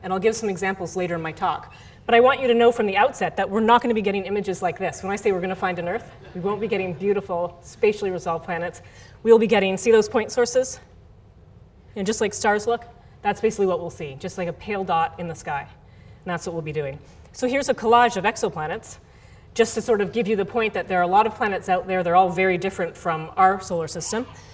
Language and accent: English; Canada; now in United States; I am Canadian, I'm also American now.